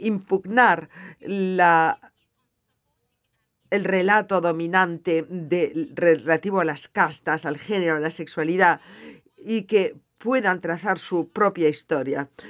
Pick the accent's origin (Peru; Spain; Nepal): Nepal; Yo soy de Nepal y hay gente que es discriminada solo porque vienen de algunos grupos.